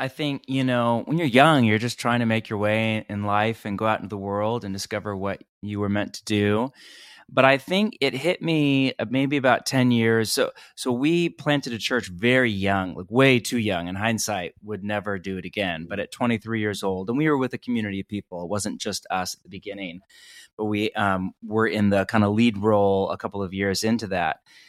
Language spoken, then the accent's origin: English; California, United States; also born or lived in Pacific Northwest; and I'm from California originally, we were in, you know, the Pacific Northwest for so many years, but I'm from California originally.